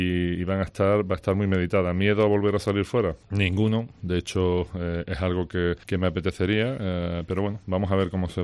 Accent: Huelva, Andalusia, Spain; Y desde que nací aquí en Huelva, pues nunca he vuelto a estar tanto tiempo fuera de Huelva, exceptuando viajes, ¿no? Como ahora en esta última experiencia. Tengo aquí mi familia, tengo mis raíces, tengo aquí también negocios

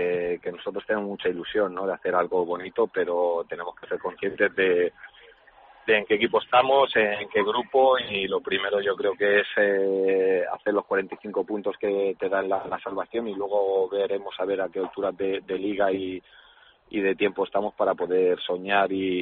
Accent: Catalonia, Spain; yo soy catalán

